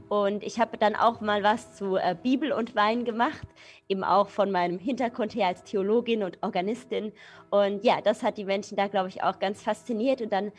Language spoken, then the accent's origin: German; Hesse, Germany; ich war 2018 bis 2019 Bergstreßer Gebietsweinkönigin, also an der hessischen Bergstraße, wo ich herkomme. Und da, auch da gibt es natürlich eine Hintergrundgeschichte. Ich komme aus einer Winzerfamilie.